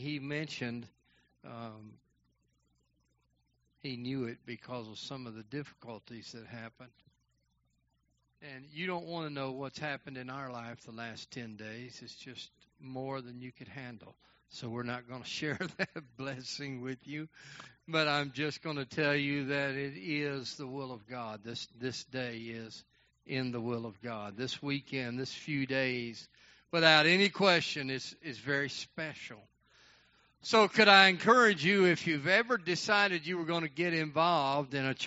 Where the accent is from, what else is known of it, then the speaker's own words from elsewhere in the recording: Texas, United States; we grew up together in East Texas